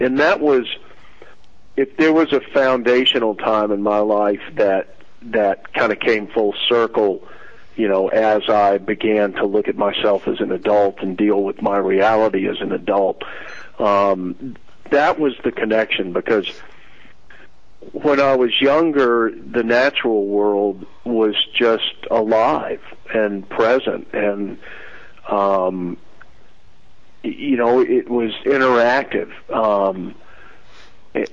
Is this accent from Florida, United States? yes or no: yes; Florida, United States; I had a big family, big southern kind of, I don't know, cat on a hot tin roof kind of family. I grew up in Northeast Florida.